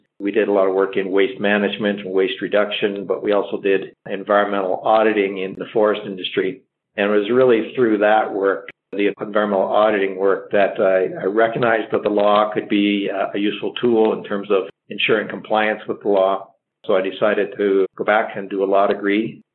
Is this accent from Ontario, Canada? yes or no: yes; Toronto, Ontario, Canada; For me, I was born and raised in Toronto, a big city kid, but I knew pretty quickly I wanted to get out of that.